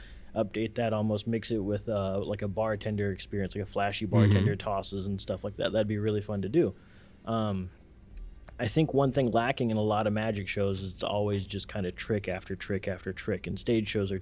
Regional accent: Iowa, United States; There was none that I knew personally in my small town that I grew up in Iowa.

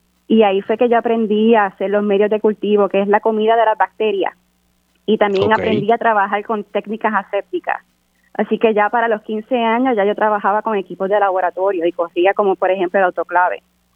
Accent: Humacao, Puerto Rico; moved away as an adult; now in Sacramento, United States; ahora estoy en California y trabajando como profesora en Sacramento State. Yo viví en Humacao hasta que terminé mi bachillerato en microbiología de la UPR de Humacao.

